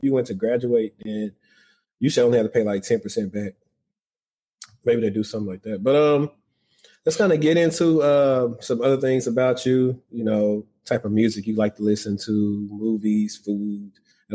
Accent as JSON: {"language": "English", "region": "the South", "country": "United States", "said": "Like, you know, I'm from the South. I wasn't ready for that."}